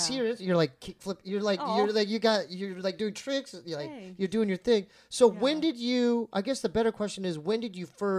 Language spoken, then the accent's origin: English; Poway, California, United States; No, I grew up in Poway.